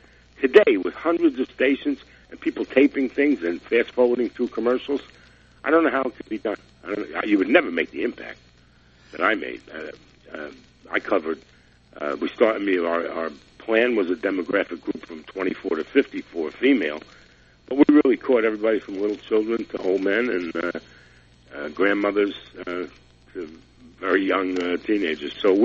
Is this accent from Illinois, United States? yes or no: no; Jersey City, New Jersey, United States; I'm from Jersey City, New Jersey.